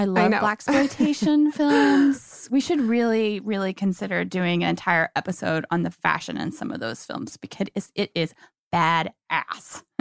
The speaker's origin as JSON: {"language": "English", "region": "Kansas", "country": "United States", "tie": "born or raised there", "said": "I've been there because I grew up in Kansas myself."}